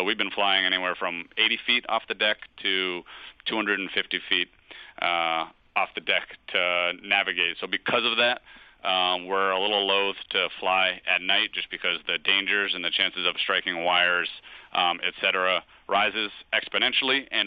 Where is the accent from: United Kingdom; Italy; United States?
United States; New England; I guess because I grew up in New England.